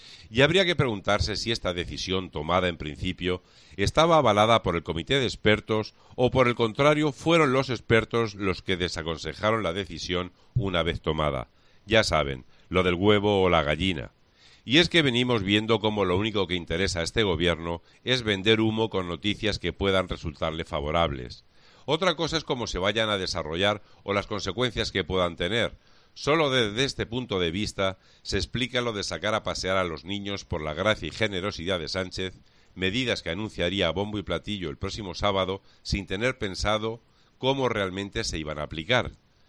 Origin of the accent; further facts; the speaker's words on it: Spain; así es como los españoles estamos viviendo atónitos